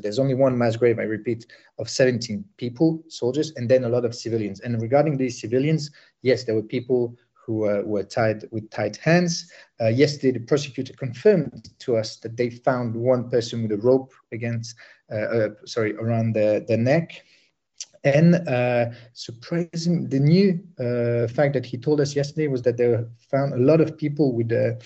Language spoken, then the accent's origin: English; Sarajevo, Bosnia & Herzegovina; I'm originally from Bosnia. I'm from Sarajevo